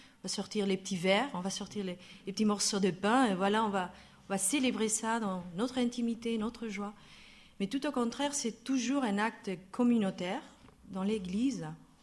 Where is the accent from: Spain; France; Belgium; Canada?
Spain; Barcelona, Catalonia; French is a second language; Quand j'étais jeune et j'habitais toute seule à Barcelone, je suis espagnole de Barcelone